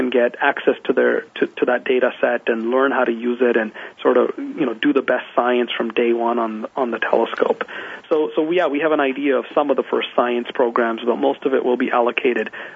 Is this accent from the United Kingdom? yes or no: no; Canada; now in United States; I'm Canadian. You know, these are the kind of reasons and the kinds of programs that drove me to move to the United States.